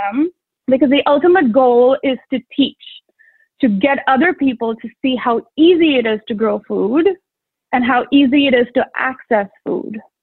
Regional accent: India; now in Fairfield County, United States; I'm a woman of Indian origin, and then I'm a farmer. So I'm an Indian woman farmer who lives and farms in Fairfield County

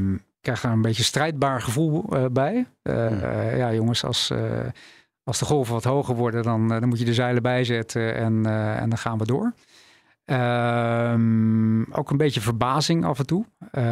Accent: South Holland, Netherlands; Ik kom uit de buurt van Rotterdam.

